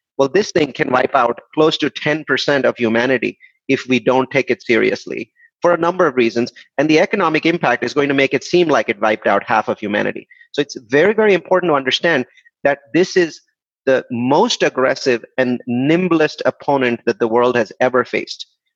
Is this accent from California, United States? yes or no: yes; California, United States; the sort of measures that my home state of California took last night